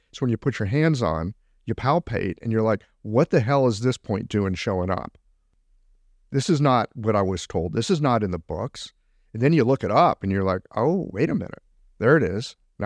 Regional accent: Missouri, United States; Look, I'm from Missouri. It's the show me state.

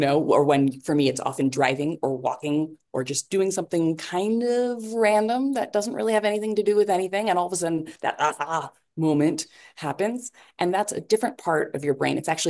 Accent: California, United States; now in Mexico; I'm personally a Taco Bell person because I grew up in California and tacos. I'm also in Mexico.

